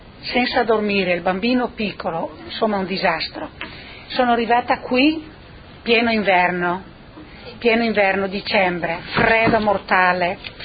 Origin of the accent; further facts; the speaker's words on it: Praturlone, Friuli-Venezia Giulia, Italy; born there; Sono nata a Praturlone di Fiume Veneto, provincia di Pordenone.